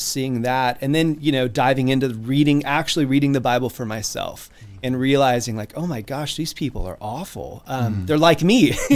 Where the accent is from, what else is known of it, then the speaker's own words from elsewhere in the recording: Coalinga, California, United States; No, I'm from Coalinga, California, which is a couple hours east of here, small town. When I was growing up, it's like 12,000 people.